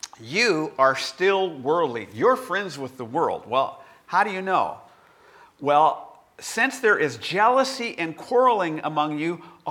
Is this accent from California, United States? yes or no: yes; California, United States; You know, we're all from California going, what's the problem here?